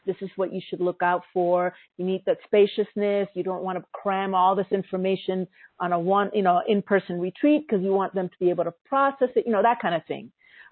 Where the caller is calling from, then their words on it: Costa Rica; I'm calling from Costa Rica